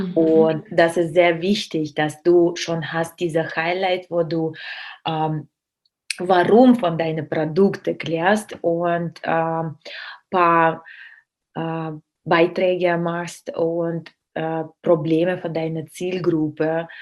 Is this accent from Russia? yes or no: yes; Russia; German is a second language; ich bin Russin